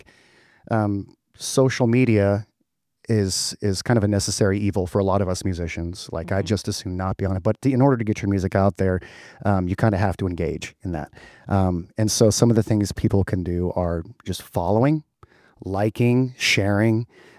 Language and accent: English; Georgia, United States; Okay, so born and raised in Georgia, we were pretty poor for sure.